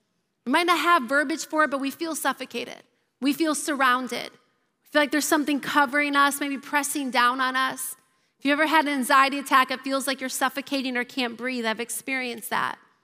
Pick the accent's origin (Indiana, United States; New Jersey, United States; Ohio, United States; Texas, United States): Ohio, United States; except I know it's not God's will that he's a Michigan fan and I'm from Ohio.